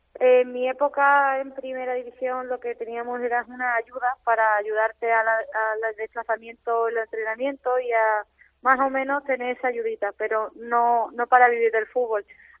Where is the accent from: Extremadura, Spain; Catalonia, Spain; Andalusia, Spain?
Andalusia, Spain; Málaga; soy muy malagueña, soy muy malaguista